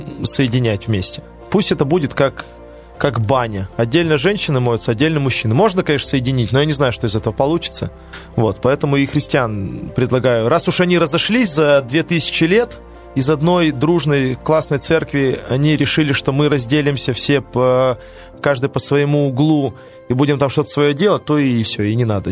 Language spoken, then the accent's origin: Russian; Russia; я из России.